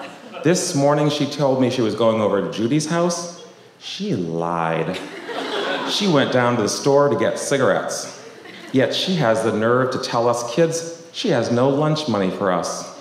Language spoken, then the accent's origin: English; Boston, Massachusetts, United States; I grew up in Boston, in a town called West Roxbury. Middle-class Irish Catholic neighborhood. My family, on the other hand, we were that large, kind of rough around the edges, Italian family.